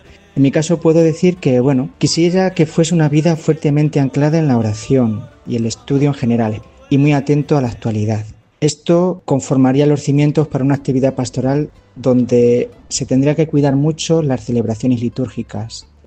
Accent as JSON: {"language": "Spanish", "town": "Manzanares", "region": "Castilla-La Mancha", "country": "Spain", "tie": "born there", "said": "Nací en Manzanares el 12 de abril de 1978"}